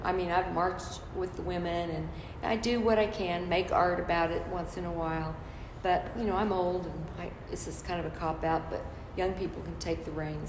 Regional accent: Tulsa, Oklahoma, United States; And especially, I grew up in North Tulsa. You know, the fact is there's so much inequality. I live in North Tulsa.

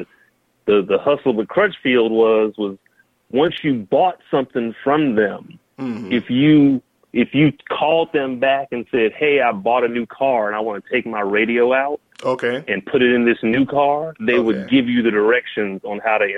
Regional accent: Alabama, United States; I also spent a lot of time growing up in Alabama early on.

